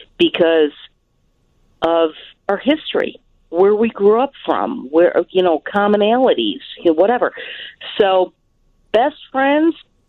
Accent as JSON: {"language": "English", "town": "Niles", "region": "Illinois", "country": "United States", "tie": "born or raised there", "said": "I grew up in Niles, Illinois, and, old pals, we got together, we'd hang out, whatever."}